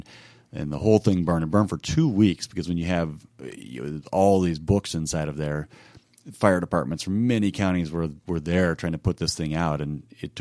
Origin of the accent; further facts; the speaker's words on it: Missouri, United States; also born or lived in Girard, Kansas; So I grew up in a few different places, but down in Southwest Missouri and over in Kansas. So Girard, Kansas, is where I lived until I was about 6 years old.